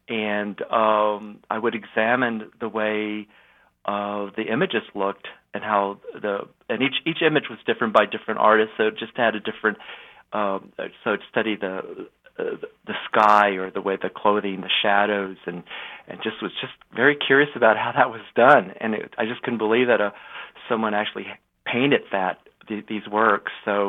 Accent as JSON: {"language": "English", "town": "Juarez", "region": "Chihuahua", "country": "Mexico", "tie": "born or raised there", "also_born_or_lived": "El Paso", "said": "Sure. You know, I was born in El Paso, Texas, and raised and born a border city of Juarez, Mexico."}